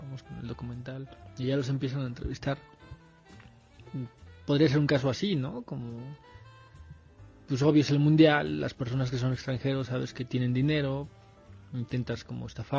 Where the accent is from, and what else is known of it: Mexico